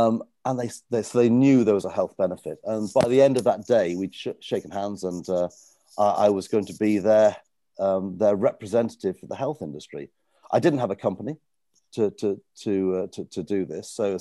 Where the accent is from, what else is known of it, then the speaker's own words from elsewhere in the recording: Wales, United Kingdom; I'm Welsh originally. I'm from Pembrokeshire.